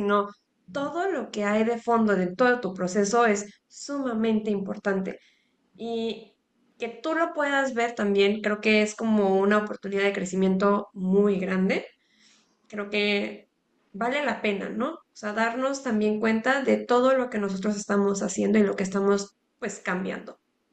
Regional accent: Mexico; a seguir compartiendo más de cómo somos los mexicanos, ¿no?

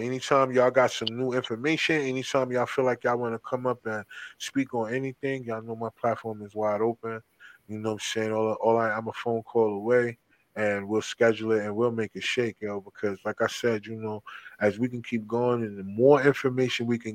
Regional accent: New Jersey, United States; I'm from Jersey.

